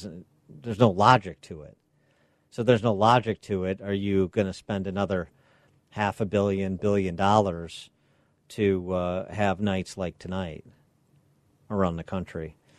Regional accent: Illinois, United States; You've got states like Michigan, my home state of Illinois is on March 17th

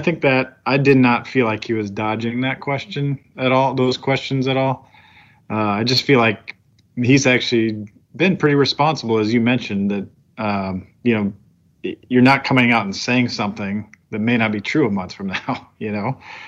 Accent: Iowa City, Iowa, United States; I'm from Iowa City, but I live, you know, a little bit west of Des Moines here

